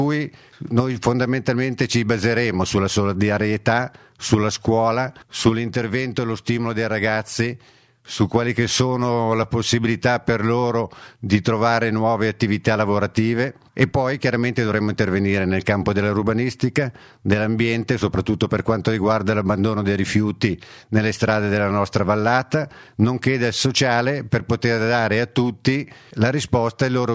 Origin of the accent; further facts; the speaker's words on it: Robecchetto con Induno, Lombardy, Italy; Sono nato e cresciuto a Robecchetto con Induno, dove svolgo la mia attività lavorativa